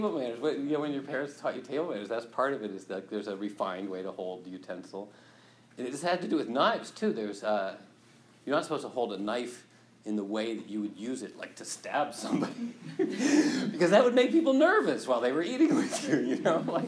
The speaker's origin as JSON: {"language": "English", "country": "United States", "said": "You know, I'm an American, you know, shouldn't you be bringing me food, right?"}